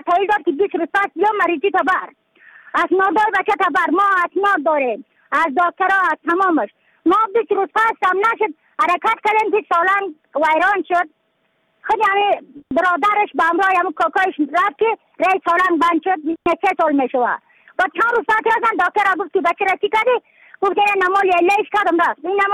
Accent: Badakhshan, Afghanistan; از بدخشان هستم، مرکز بدخشان ولسوالی اتل پایان.

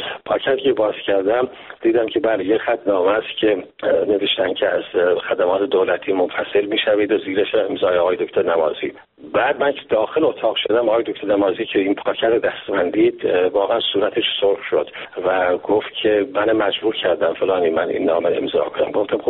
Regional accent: Iran; now in Canada; من سال 1987 در واقع 9 سال بعد از انقلاب از ایران خارج شدم با خانوادم.

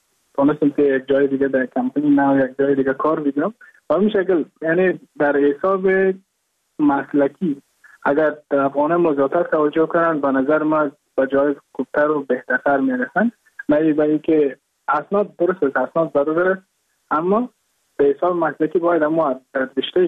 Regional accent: Mazar-i-Sharif, Balkh, Afghanistan; now in Goa, India; از مزار شریف هستم، از قریه شیرآباد که از قریای درفتاده مزار شریف بحث می باشد که ما در سال 2019 ماه جون به هندوستان آمدم

